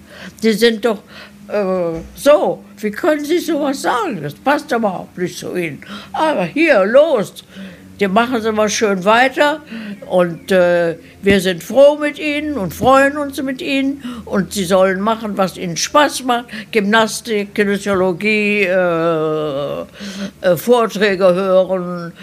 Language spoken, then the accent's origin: German; Germany; now in Argentina; Ich bin Deutsche. Ich habe mich nicht argentinisiert. Nein.